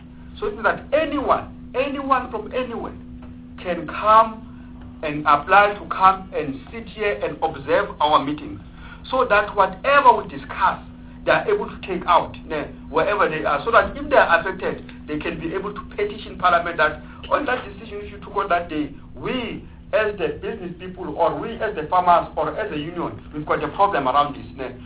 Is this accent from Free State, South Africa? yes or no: yes; Free State, South Africa; Take for myself, I'm from the Free State. I came with a list of the Free State into the National Assembly.